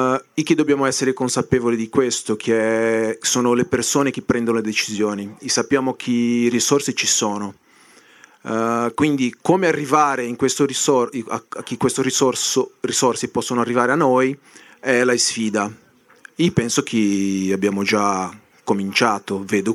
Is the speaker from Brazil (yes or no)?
yes; Brazil; Italian is a second language; io sono di Brasile e lì abbiamo il movimento sociale del campo più grosso del mondo